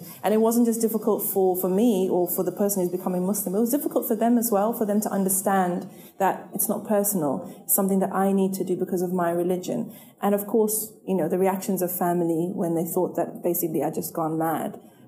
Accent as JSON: {"language": "English", "country": "Zimbabwe", "tie": "born or raised there", "said": "I grew up in Zimbabwe and I grew up in a non-religious household."}